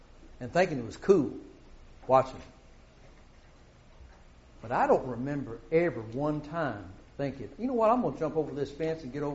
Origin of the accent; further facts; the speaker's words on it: Kentucky, United States; But when I grew up in Kentucky, I had relatives that raised hogs.